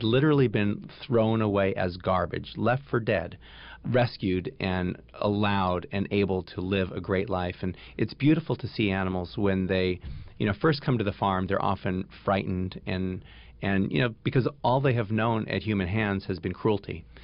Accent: Hollywood, California, United States; I grew up in the Hollywood Hills near Griffith Park, and there were deer that would come into my parents' backyard.

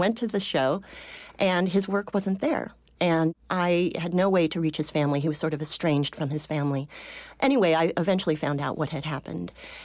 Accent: California, United States; Growing up in the Bay Area, right there by the bay

